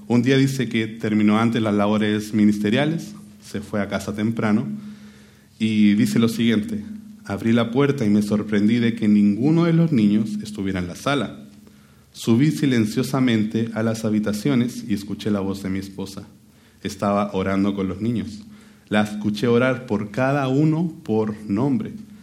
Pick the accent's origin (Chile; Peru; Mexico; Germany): Chile; yo tengo 29 años, soy chileno, así que si a veces hablo rápido, si no se me entiende, está bien